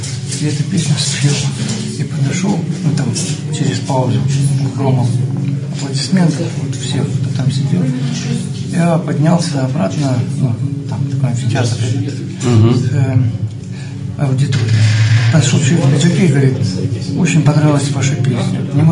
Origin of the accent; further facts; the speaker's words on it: Ukraine; Я украинец, и я как бы советский украинец. Потому что мы родились в Советском Союзе